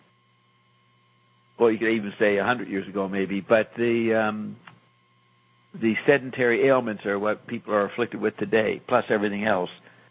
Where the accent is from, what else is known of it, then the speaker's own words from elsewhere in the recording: United States; I'm American too. I don't know if us Americans have that issue.